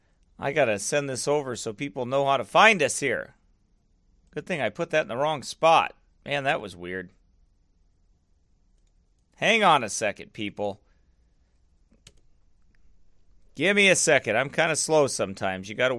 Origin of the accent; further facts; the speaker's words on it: United States; I'm from the Illinois-Iowa border. From a small town.